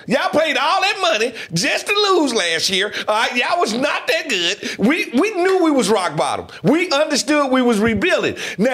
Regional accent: Jackson, Mississippi, United States; I grew up on Chucky Mullins. I grew up on – and also I have to say this. My high school, Provine High School in Jackson, Mississippi, which you know well, we gave y'all Aaron Hopper.

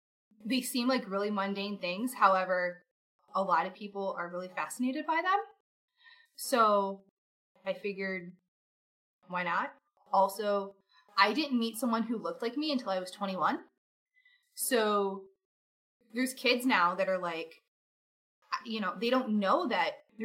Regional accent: Michigan, United States; And so I lived in Michigan. I grew up in Michigan.

